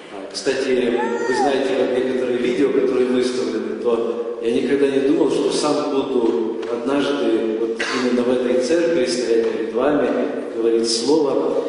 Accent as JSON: {"language": "Russian", "town": "Zaporizhzhia", "region": "Zaporizhzhia Oblast", "country": "Ukraine", "tie": "born or raised there", "moved": "yes", "said": "я приехал вначале с Украины. Родился я на юге Украины, в городе Запорожье. Я выходец из неверующей семьи."}